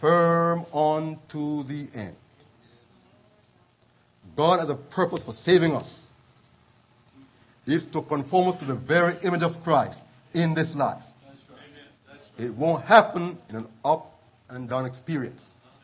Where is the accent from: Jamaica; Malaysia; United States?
Jamaica; little children in back in our country, Jamaica, or was born and raised in Jamaica.